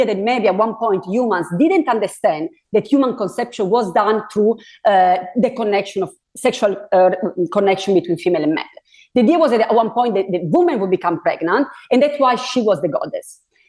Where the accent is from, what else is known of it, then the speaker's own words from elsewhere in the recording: Italy; English is a second language; Now my pronunciation here is a little off because I'm originally from Italy